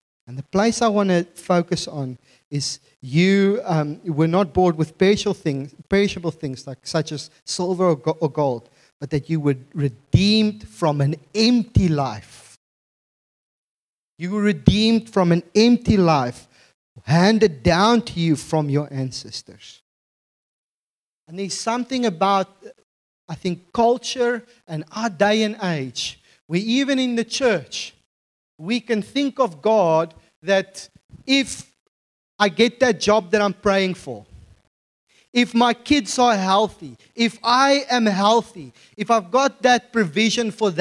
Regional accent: Bloemfontein, Free State, South Africa; I come from Bloemfontein, so I can diss it, okay?

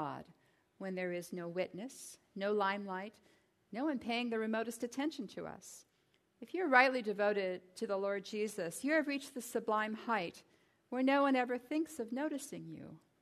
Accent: Los Angeles, California, United States; That I grew up in Los Angeles and have been all over the world.

